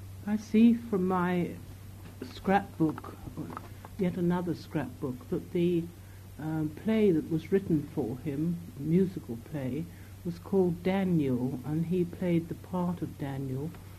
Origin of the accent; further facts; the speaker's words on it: Farnborough, South East England, United Kingdom; born there; also born or lived in Beaconsfield; I was born in Farnborough in Hampshire